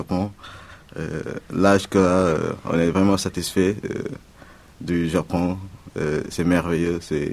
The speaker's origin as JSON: {"language": "Japanese", "country": "France", "second_language": "Japanese", "said": "フランスから来ました。22です。"}